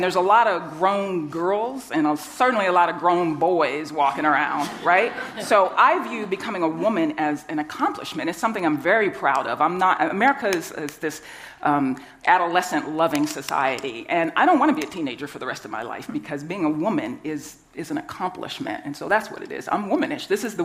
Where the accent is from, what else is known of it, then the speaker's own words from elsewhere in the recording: the South, United States; growing up in the South, black people have an expression, you acting womanish.